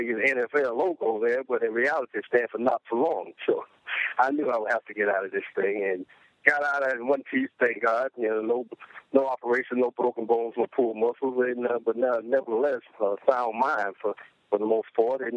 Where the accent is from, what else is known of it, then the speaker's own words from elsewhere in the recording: North Carolina, United States; And growing up in the San Diego, North Carolina, where my home is, actually where I still reside, I live there now.